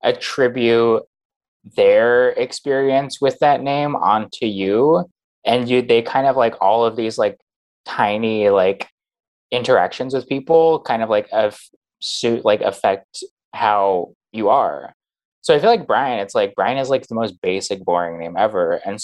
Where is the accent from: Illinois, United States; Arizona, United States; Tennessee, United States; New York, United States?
Arizona, United States; Phoenix; No, I'm from Phoenix.